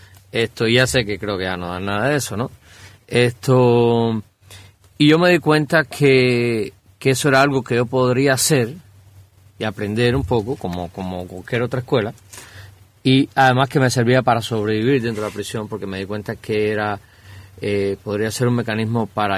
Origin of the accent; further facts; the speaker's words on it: Cuba; also born or lived in Mexico; now in United States; Yo salí de Cuba en el 2005 a México. Estuve en México 8 años